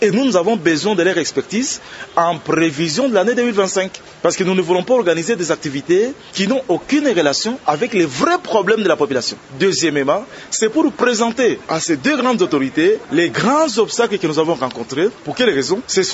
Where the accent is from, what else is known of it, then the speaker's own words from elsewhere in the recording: DR Congo; N'oubliez pas qu'ici, chez nous, en RDC, la justice n'est pas gratuite